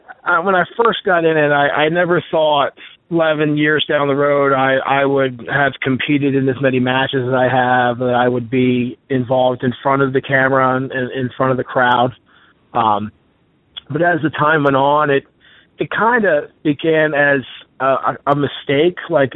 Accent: Dover, Delaware, United States; Yes, I was born and raised in Dover, Delaware. I've lived here all my life.

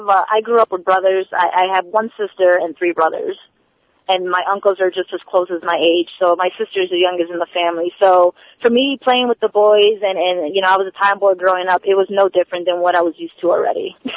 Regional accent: Waterbury, Connecticut, United States; Jason Knight, first of all, was in my hometown of Waterbury, Connecticut. His school was literally 10 minutes down from where I lived.

